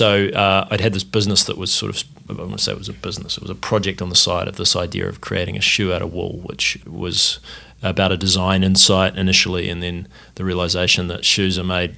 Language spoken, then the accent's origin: English; Wellington, New Zealand; moved away as an adult; But, I grew up in New Zealand.